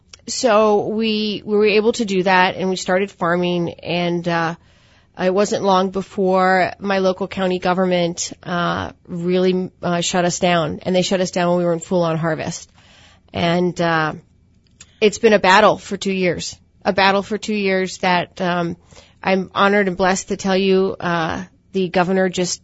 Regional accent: Mount Vernon, Virginia, United States; I'm a native Virginian. I grew up in Mount Vernon on what was a part of George Washington's farmland, his pig farm.

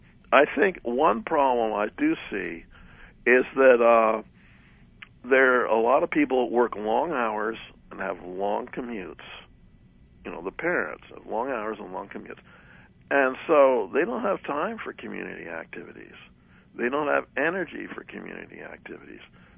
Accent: New York City, New York, United States; I remember I spent part of my life growing up in New York City, and there wasn't much space there either.

